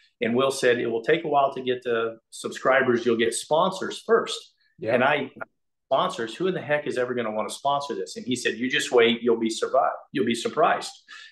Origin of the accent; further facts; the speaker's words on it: Iowa, United States; I was a farmer from Iowa and went up there and had a plot in their first step trials.